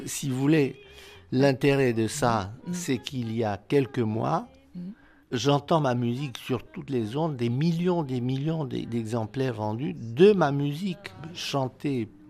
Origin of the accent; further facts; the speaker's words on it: Romania; now in France; Donc je suis parti de Roumanie avec deux grands cahiers de musique et mon violon.